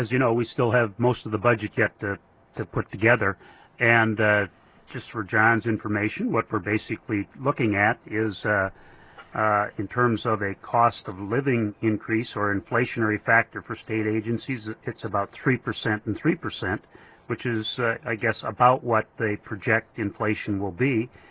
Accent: Crookston, Minnesota, United States; That's 17 faculty members and two principals that have been issued layoff notices from my hometown of Crookston, which is not a large city.

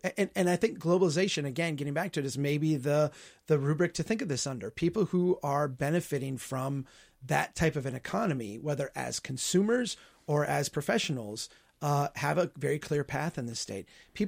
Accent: Brainerd, Minnesota, United States; if you're 20 years old and you're living in my hometown of Brainerd, something's wrong.

